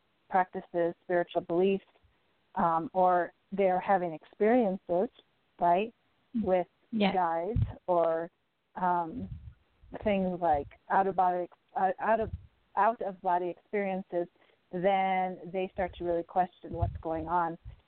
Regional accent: United States; I think that being, especially being American, the culture, the religious culture here is very Christian-based.

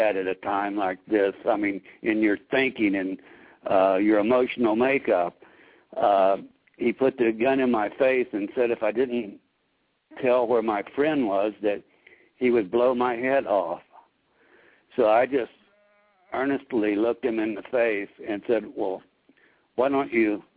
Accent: Fort Myers, Florida, United States; but this time I just went to my hometown of Fort Myers

